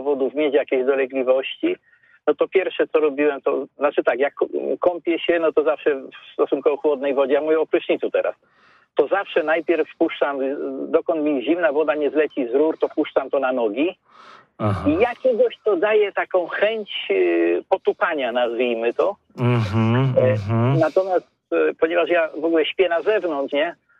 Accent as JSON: {"language": "Polish", "town": "Kraków", "region": "Lesser Poland", "country": "Poland", "said": "U nas w Krakowie, jeśli wrócę tak trochę, to tak, mamy kartofle, a nie pyrki, tak? I u nas się wychodzi na dwór, a nie na pole, tak?"}